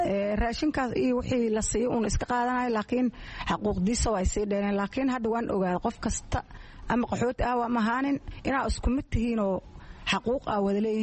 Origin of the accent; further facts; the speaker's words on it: Baardheere, Gedo, Somalia; waxaan ka soo qaxay geedaan ka soo qaxay meel oo la yiraha baar dheer faan weyn